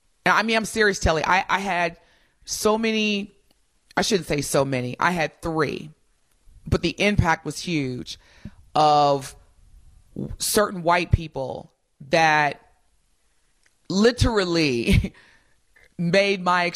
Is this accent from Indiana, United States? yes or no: yes; Indiana, United States; growing up in Southern Indiana, you did not talk about race or racism.